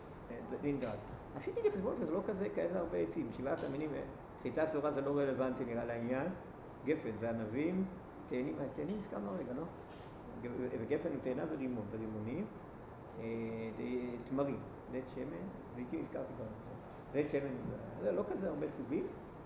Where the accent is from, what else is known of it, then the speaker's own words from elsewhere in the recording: Jerusalem, Jerusalem District, Israel; also born or lived in Otniel / Tel Aviv / Kiryat Arba; גדלתי בירושלים עיר הקודש, ואחר כך איזו תקופה היינו, אמנם באותניאל